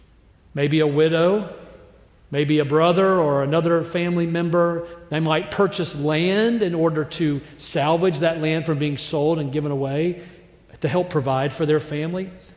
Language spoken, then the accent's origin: English; the South, United States; That is not how we were raised in the South. My mom would not let a girl call me, much less a girl propose.